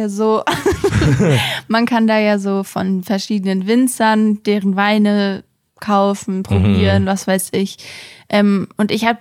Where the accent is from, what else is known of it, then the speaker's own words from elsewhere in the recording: Hesse, Germany; oder in die Region, einfach nach Hessen.